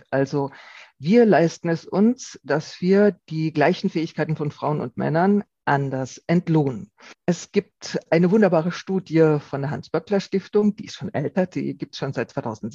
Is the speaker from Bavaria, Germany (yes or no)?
no; Rhineland-Palatinate, Germany; Ich komme ja aus der Pfalz, wo es viele Wingert gibt